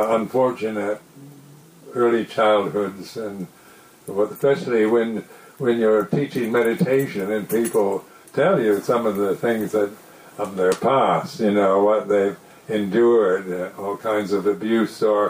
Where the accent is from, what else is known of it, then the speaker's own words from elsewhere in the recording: Seattle, Washington, United States; And I was born in Seattle. It was a hometown, and we lived in a nice parkland area.